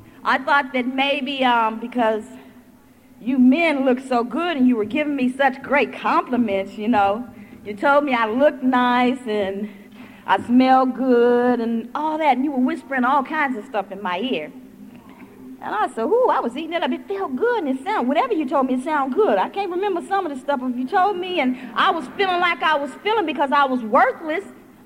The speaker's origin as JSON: {"language": "English", "region": "California", "country": "United States", "lives_now": "Washington, D.C., United States", "said": "I'm originally from California. I got here in Washington, D.C. because I was stationed at Walter Reed Army Medical Center."}